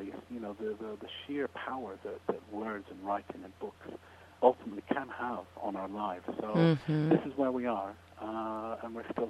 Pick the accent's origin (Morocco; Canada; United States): Canada; Now, I grew up in Canada, so it was an obvious choice as one possibility.